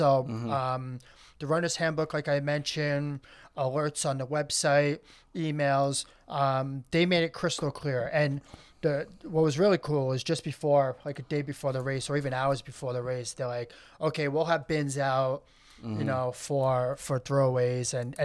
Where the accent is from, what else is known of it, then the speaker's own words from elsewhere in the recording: New York, United States; like you mentioned, I'm from New York.